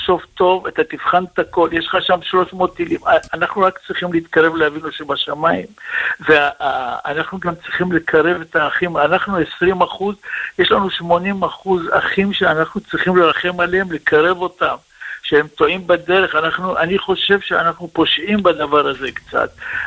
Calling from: Bnei Brak, Tel Aviv District, Israel

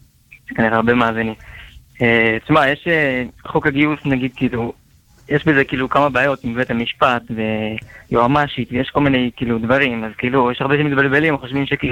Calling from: Bnei Brak, Tel Aviv District, Israel

